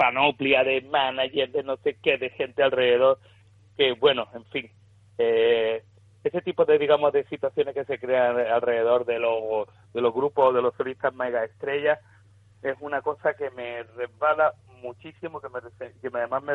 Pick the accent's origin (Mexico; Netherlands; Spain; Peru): Spain; Andalusia; nosotros somos andaluces, somos del sur, entonces nos cambia todo, nos cambia el paisaje, nos cambia el acento de la gente